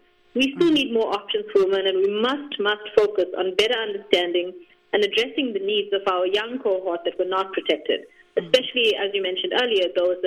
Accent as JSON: {"language": "English", "town": "Johannesburg", "region": "Gauteng", "country": "South Africa", "said": "Yes, I mean, I'm from Johannesburg in South Africa, and so HIV is not something that's distant or remote to me."}